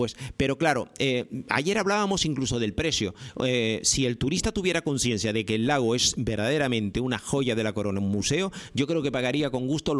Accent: Puerto de la Cruz, Canary Islands, Spain; como es mi caso, pero nacido en el Puerto de la Cruz y que nadie lo dude, que yo soy del Puerto de la Cruz

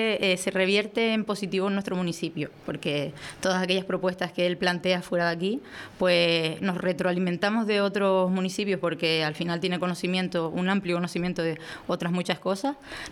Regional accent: Pinoleris, Canary Islands, Spain; Crecí viviendo en Pinoleris

